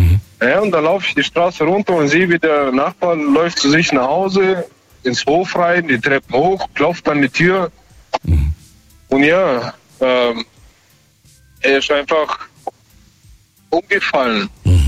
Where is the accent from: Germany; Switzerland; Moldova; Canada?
Moldova; ich komme gebürtig aus Moldawien